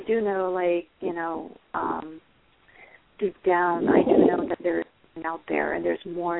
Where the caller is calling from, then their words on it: California, United States; I'm calling from California.